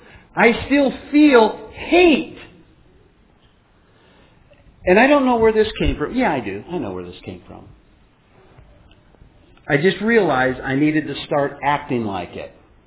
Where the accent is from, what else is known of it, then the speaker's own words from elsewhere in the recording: Minnesota, United States; We're from Minnesota, and it's kind of like Ole and Lena up there in Minnesota.